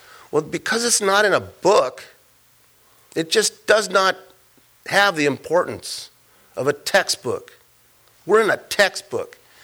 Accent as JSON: {"language": "English", "town": "Los Angeles", "region": "California", "country": "United States", "said": "I already know that we're from East, we live in East LA."}